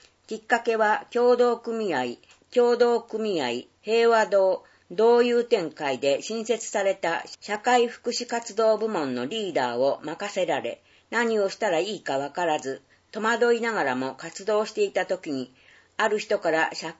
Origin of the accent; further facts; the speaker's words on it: Hokkaido, Japan; now in Hikone, Japan; 私は北海道出身で、彦根に来てまだ7年ですが、この町が大好きです。